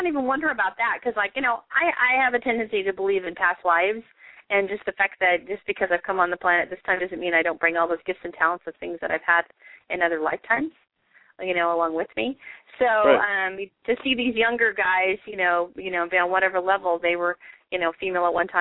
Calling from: Riverside, California, United States; And I am calling from Riverside, California, sunny Riverside, California, and we welcome you to the show.

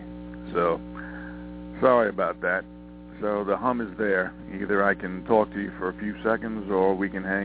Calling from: Montana, United States

